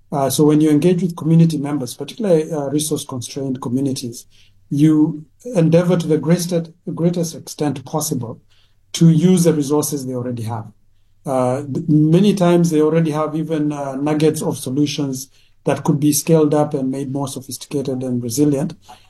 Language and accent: English; Kenya; as you mentioned, I'm from Kenya. We have serious flooding in many parts of our country right now as we speak.